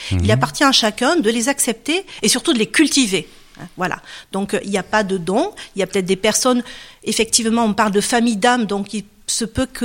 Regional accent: Perpignan, Occitanie, France; je viens d'ailleurs, je viens de Perpignan, comme mon accent peut-être me laisse supposer.

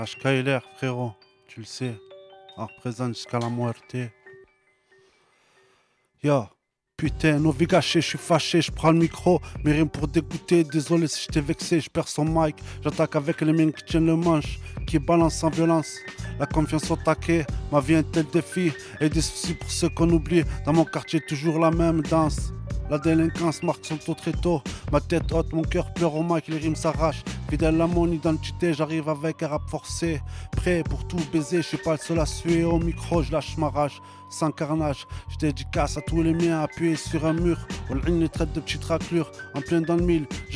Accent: Bollène, Provence-Alpes-Côte d'Azur, France; c'était les potes du quartier, j'étais de Bolène avant

